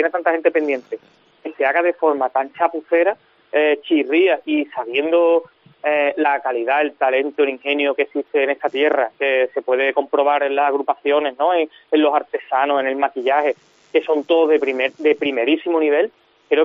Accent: El Puerto de Santa María, Andalusia, Spain; Me apena un poco lo de la Cuenta la Vieja, la comparsa, porque me parece una agrupación de mi tierra, del puerto, que tenía suficiente nivel y se ha quedado otra vez en el corte.

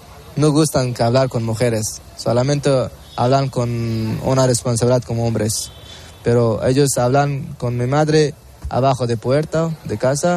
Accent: Afghanistan; Spanish is a second language; now in Spain; soy de Afganistán, y hace 6 o 6 y medio meses que llevo a España. Todos mi familia están allí en Afganistán

